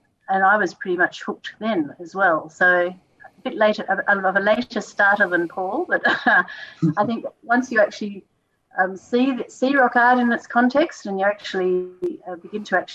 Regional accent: Cronulla, New South Wales, Australia; Well, I think I grew up in Cronulla and did a lot of bushwalking

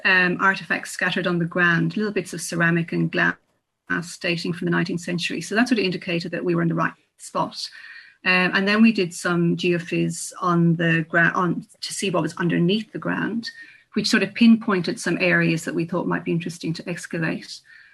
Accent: Ireland; now in Australia; because I'm Irish, I live in South Australia

